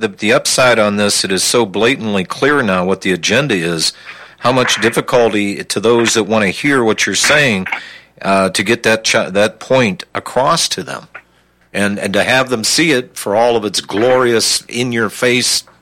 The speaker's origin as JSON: {"language": "English", "region": "Ohio", "country": "United States", "tie": "born or raised there", "also_born_or_lived": "Michigan", "said": "I grew up in Ohio, but then I was up in Michigan"}